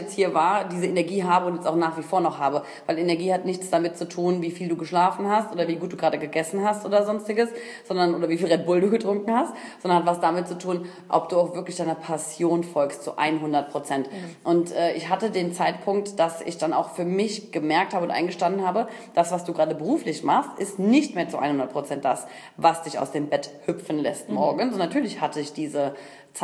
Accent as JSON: {"language": "German", "town": "Koblenz", "region": "Rhineland-Palatinate", "country": "Germany", "tie": "born there", "said": "Ja, ich bin 33 Jahre alt, gebürtig aus Koblenz, gar nicht so weit weg."}